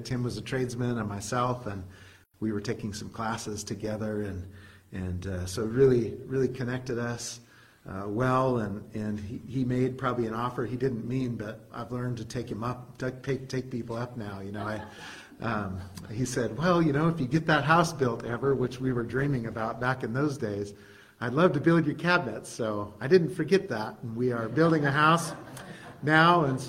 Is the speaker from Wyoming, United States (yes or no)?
yes; Cheyenne, Wyoming, United States; we are from Cheyenne, Wyoming.